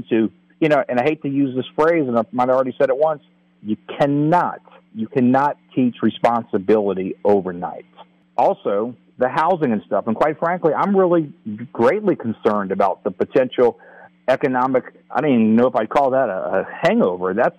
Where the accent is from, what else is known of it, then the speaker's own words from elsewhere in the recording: New Orleans, Louisiana, United States; So I'm actually from New Orleans, okay?